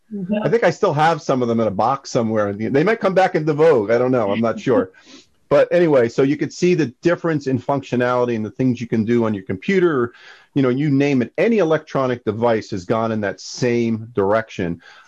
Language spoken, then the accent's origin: English; New Jersey, United States; for those of you who know, I'm from Jersey, from North Jersey, you can see there's a Yankee icon within this thing.